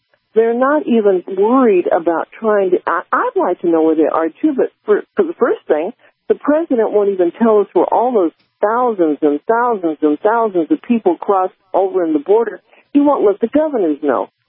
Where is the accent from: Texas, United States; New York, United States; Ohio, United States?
Texas, United States; now in California, United States; I'm over here in California and I'm from Texas, and we've known for many years that terrorists are crossing the border.